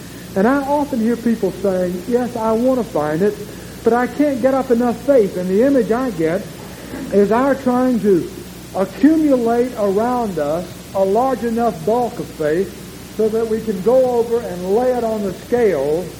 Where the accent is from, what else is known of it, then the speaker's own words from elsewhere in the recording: Avon Park, Florida, United States; This little kid was walking down the sidewalk in my hometown, Avon Park, and a man came along carrying the cutest little fluffy white dog